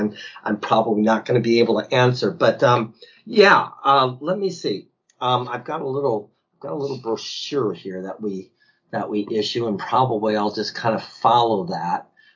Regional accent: United States; moved away as an adult; And I grew up in the States until I was 21.

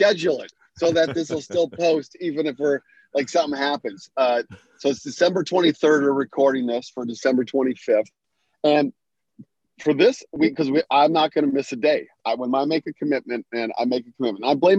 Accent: Michigan, United States; moved away as an adult; when I was 20, I moved from Michigan, where I had grown up and had gone through high school and then a couple years of junior college, and then went to California

